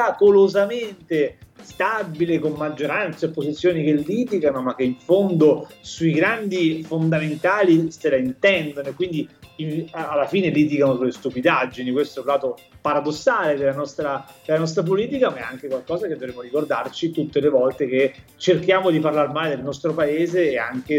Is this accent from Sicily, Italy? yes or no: yes; Palermo, Sicily, Italy; anche perché sono palermitano e quindi dedicheremo molta attenzione ai temi che riguardano la Sicilia